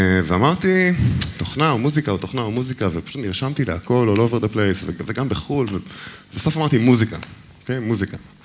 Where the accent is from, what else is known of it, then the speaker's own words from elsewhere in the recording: Beersheba, Southern District, Israel; אז אני גדלתי בבאר שבע, ובאמת התחלתי לנגן בגיל כלום, בחמש וחצי